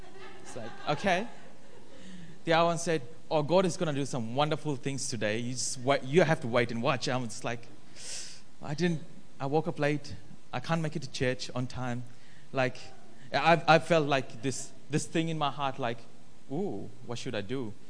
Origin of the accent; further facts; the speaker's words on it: Fiji; because I come from Fiji.